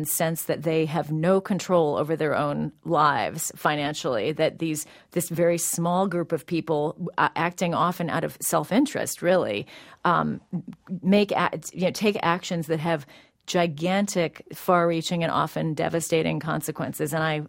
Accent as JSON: {"language": "English", "town": "San Francisco", "region": "California", "country": "United States", "tie": "born or raised there", "said": "But, you know, I grew up in San Francisco basically in the 1970s, where the city was really drenched in a sense of what protest had meant in the 1960s"}